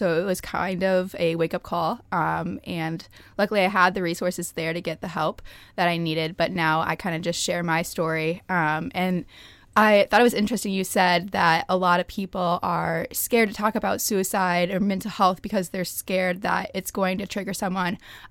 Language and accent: English; Noblesville, Indiana, United States; I grew up in Noblesville, Indiana, and I was in a family of four.